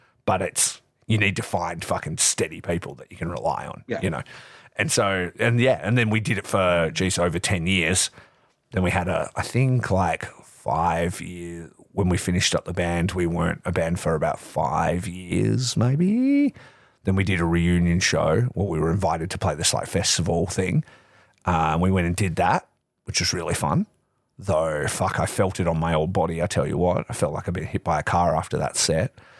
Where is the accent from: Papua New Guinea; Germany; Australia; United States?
Australia; Dongara, Western Australia; also born or lived in Geraldton / Perth; So I did high school in Geraldton, which is kind of the other side. So I grew up in Dongara, then I went to high school in Geraldton, and then I moved to Perth. So this is like leveling up in size of town